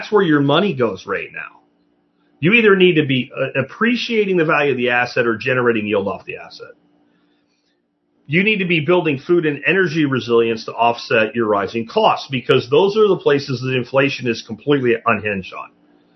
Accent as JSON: {"language": "English", "region": "Pennsylvania", "country": "United States", "tie": "born or raised there", "moved": "yes", "lives_now": "Texas, United States", "said": "Where I grew up in Schuylkill County, you see defunct coal breakers, like, everywhere. But then I left, which was one of the best things I ever did for myself, was move here to Texas."}